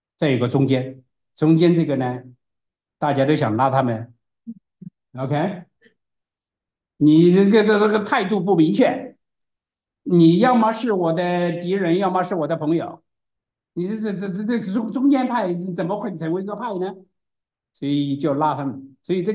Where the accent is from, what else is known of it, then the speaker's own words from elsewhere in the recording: China; 我们中国人